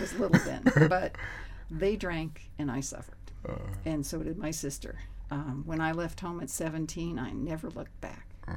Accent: Hollywood, California, United States; born there; I was born in Hollywood.

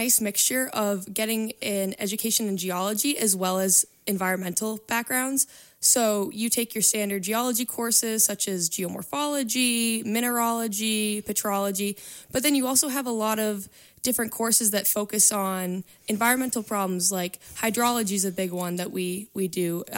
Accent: Walpole, Massachusetts, United States; So I am actually from Walpole, Massachusetts, which is a little town kind of south of Boston.

